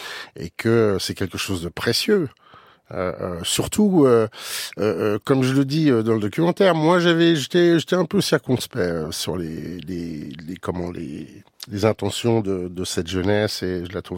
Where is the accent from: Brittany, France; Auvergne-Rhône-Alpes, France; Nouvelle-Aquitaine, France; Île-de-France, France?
Île-de-France, France; Nanterre; Moi, j'ai grandi à Nanterre.